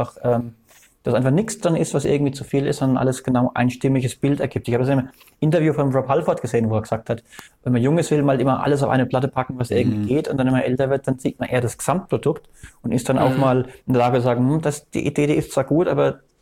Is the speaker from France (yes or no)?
yes; France; German is a second language; now in Germany; ich habe halt mein Fulda gearbeitet, aber ich bin eigentlich aus Frankreich.